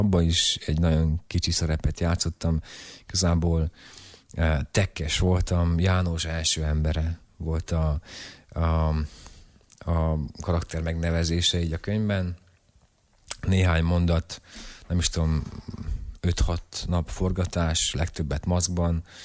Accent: Harghita, Romania; És csíki székelyként azért vannak problémáim nekem a román nyelvtudással.

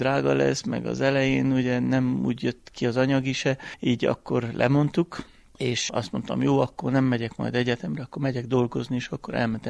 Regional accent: Suseni, Harghita, Romania; now in Lăzarea, Romania; Gyergyóújfaluba születtem, ott jártam az iskoláimat, most pedig Gyergyószárhegyen lakok.

